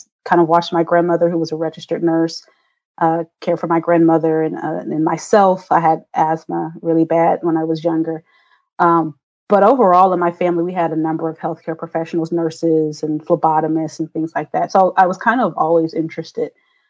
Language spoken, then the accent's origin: English; Oklahoma, United States; born or raised there; also born or lived in Wichita, Kansas